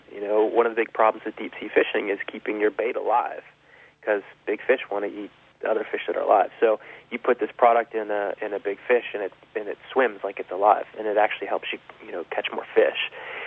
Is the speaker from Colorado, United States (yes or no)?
yes; Colorado, United States; I grew up in Colorado, and my grandfather was my first ski instructor